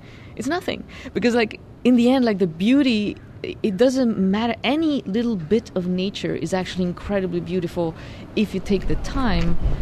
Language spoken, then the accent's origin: English; Ticino, Switzerland; now in San Francisco, United States; I live in San Francisco, and I'm from the Italian part of Switzerland originally.